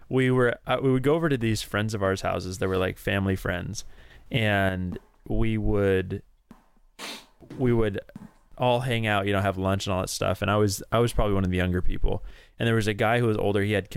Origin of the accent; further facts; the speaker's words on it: Washington, United States; because I'm from Washington